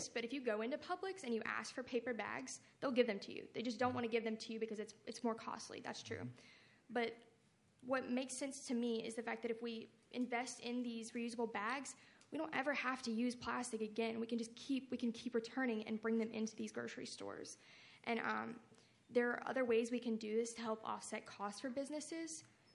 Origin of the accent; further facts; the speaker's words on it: Orange Beach, Alabama, United States; Growing up in Orange Beach and having the opportunity to travel has demonstrated to me that we are incredibly blessed to live in the beautiful city that we do.